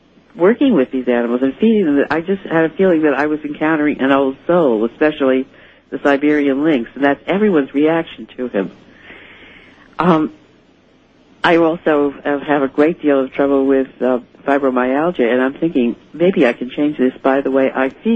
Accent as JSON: {"language": "English", "town": "New Haven", "region": "Connecticut", "country": "United States", "said": "I'm from New Haven, Connecticut."}